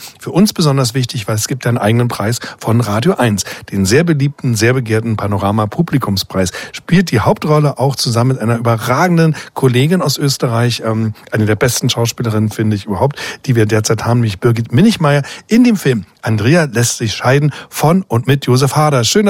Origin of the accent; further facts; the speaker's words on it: Berlin, Germany; Ich bin ja in Berlin aufgewachsen, also ein Großstädter.